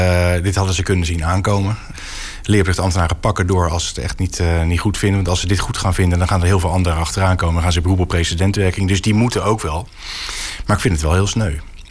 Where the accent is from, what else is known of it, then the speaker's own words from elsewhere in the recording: Voorschoten, South Holland, Netherlands; Ik kom uit Voorschoten, vader van 3 kinderen.